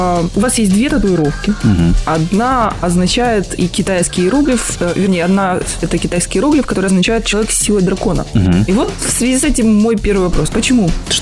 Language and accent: Russian; Chișinău, Moldova; Из Кишинева.